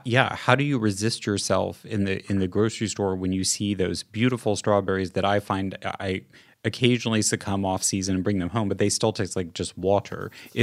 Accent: Midwest, United States; I grew up in the Midwest in the 1970s where everything was trucked in and was not eaten seasonally and was tasteless.

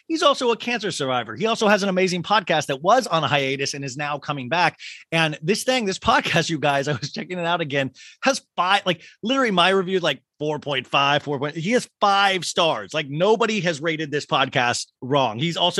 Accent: Midwest, United States; I'm from the Midwest, so I always say the last names always trip me up in my mind.

